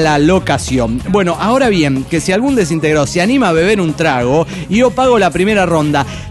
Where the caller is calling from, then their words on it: San Luis, Argentina; de San Luis, capital de la Argentina